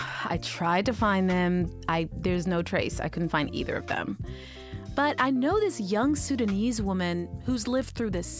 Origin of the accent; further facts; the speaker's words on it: Texas, United States; Well, when I was growing up in Texas, I was called African Booty Scratcher.